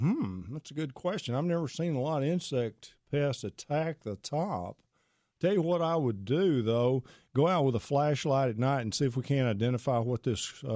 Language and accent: English; Pittsburgh, Texas, United States; I am from Pittsburgh, Texas, a little town in East Texas, about 4,000 people, and played sports there, went to Texas Tech to play golf on the team